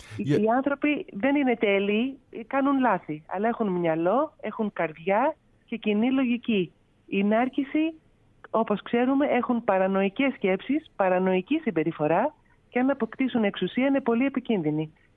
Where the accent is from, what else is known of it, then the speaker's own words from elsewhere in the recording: Greece; Έχω διπλή υπηκότητα, και ελληνική και αμερικανική, λόγω αυτού. Mm-hmm. Μεγάλωσα στην Ελλάδα και σπούδασα στην Αμερική, στο Σικάγο. Οπότε ως Αμερικανίδα πολίτης έχω δικαίωμα ψήφου